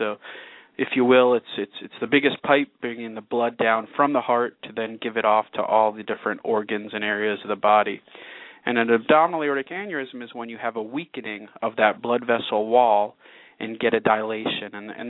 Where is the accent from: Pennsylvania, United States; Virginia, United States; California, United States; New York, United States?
New York, United States; I grew up in the New York area and then went up to Boston for college